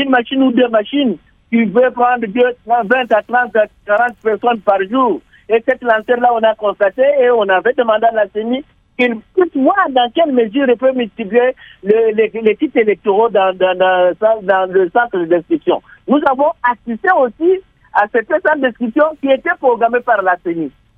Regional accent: DR Congo; nous, en tant que Congolais, nous nous approprions de cette opération.

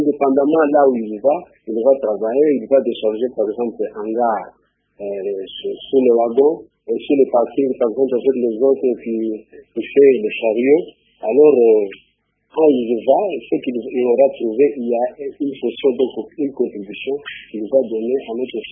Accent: Katanga, DR Congo; je peux parler en Swahili parce que moi j'ai grandi au Chaba.

